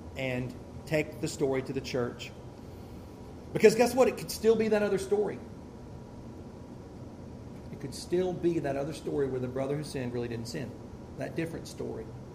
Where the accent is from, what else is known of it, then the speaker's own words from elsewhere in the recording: Tennessee, United States; I'm from Tennessee. It's my Tennessee math showing again.